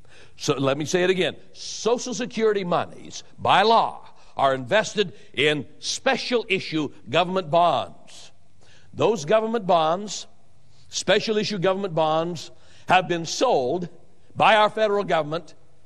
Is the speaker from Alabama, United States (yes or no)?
no; Boise, Idaho, United States; That trial was held in my hometown, Boise, Idaho